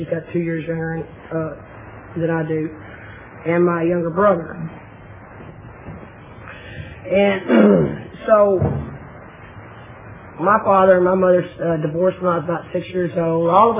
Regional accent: Houston, Texas, United States; born there; I was born here in Houston, Texas.

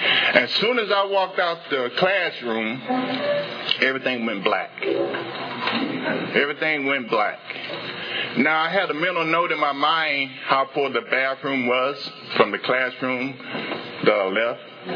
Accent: Mississippi, United States; I'm a southern boy. Let me tell you, I'm from Mississippi. I'm a southern boy. We don't get too much snow down south.

